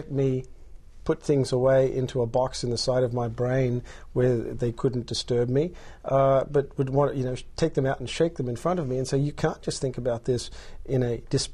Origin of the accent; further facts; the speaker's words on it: Australia; moved away; I am Australian by birth. I grew up in Australia, and I grew up in a very good middle class family in Australia.